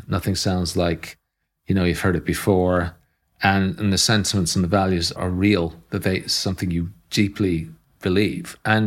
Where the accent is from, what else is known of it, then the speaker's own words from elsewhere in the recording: Ireland; So we were part, being Irish, I think it also gives you a different angle on the sort of post-colonial period